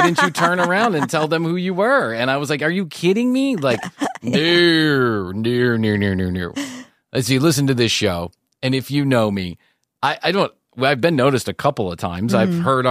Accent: United States; I'm trying to explain my perspective as an American married to a Venezuelan

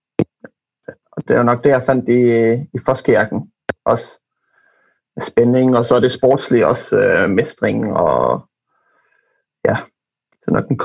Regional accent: Silkeborg, Central Denmark Region, Denmark; Ja, altså, jeg er silkeborgenser. Okay. Så jeg voksede op ved søerne.

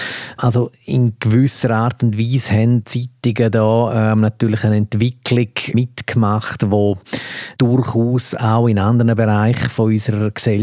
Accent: Graubünden, Switzerland; dort, wo ich herkomme, Graubünden, oder?

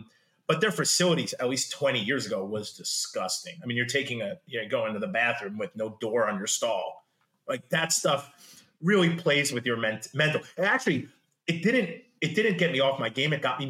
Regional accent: New York, United States; I mean, as a New Yorker, right?

